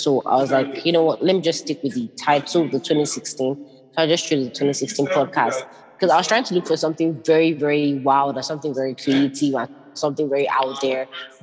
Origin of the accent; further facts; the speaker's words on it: Enugu State, Nigeria; also born or lived in Lagos; I know they're both Igbos. I'm from Enugu State. I'm like fully Igbo.